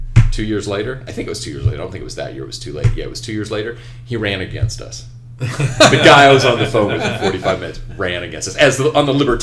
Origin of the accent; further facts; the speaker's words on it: Carolina, United States; I'm from Carolina.